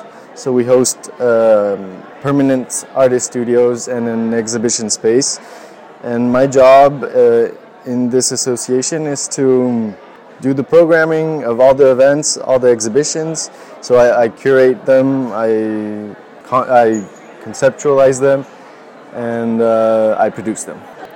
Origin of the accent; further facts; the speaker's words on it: Biarritz, Nouvelle-Aquitaine, France; I'm 26 years old. I'm from France, Biarritz, France